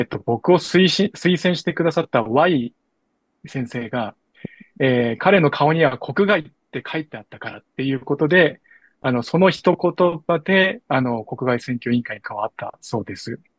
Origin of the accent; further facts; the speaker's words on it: South Korea; now in Japan; 僕は韓国人として日本にも使わされていて